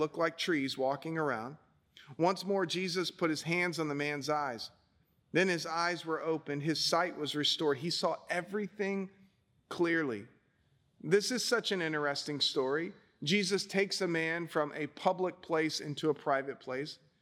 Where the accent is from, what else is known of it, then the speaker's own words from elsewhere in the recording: Pensacola, Florida, United States; moved away as an adult; I spent most of my life growing up in Pensacola, Florida. I went to Foley High School, and I left to go to Nyack College and Alliance Theological Seminary in New York.